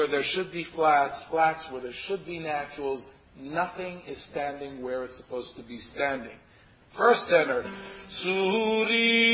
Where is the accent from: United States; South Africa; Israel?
Israel; I come from Israel, which means we studied Sephardic pronunciation when I was growing up.